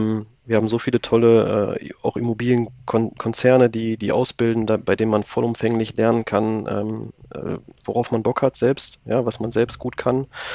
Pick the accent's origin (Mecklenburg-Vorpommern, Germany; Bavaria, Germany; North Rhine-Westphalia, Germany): North Rhine-Westphalia, Germany; Dinslaken; Ja, ich komme auch aus Dienstlaken